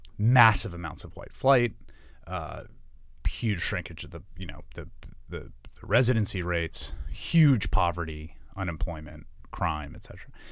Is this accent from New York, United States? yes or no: yes; New York, United States; because I grew up in New York in the 80s and 90s.